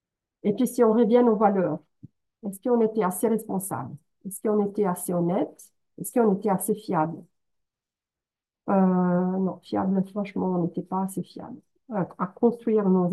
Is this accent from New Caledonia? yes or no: no; Italy; Moi, je suis italienne